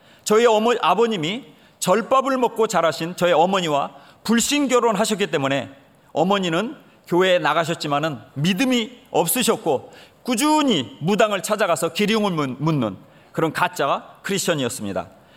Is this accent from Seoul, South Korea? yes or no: yes; Seoul, South Korea; moved away; 제가 태어나서 자란 곳은 서울인데요. 저의 기억이 시작되는 것은 서울 노원구 중계동 104번지 그 이름도 유명한 104마을 달동네입니다.